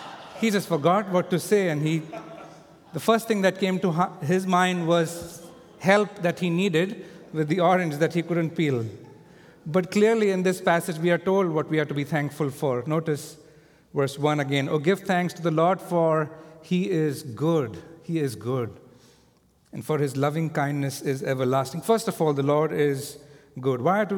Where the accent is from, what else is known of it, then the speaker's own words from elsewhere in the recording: India; I remember a story as I was growing up in India.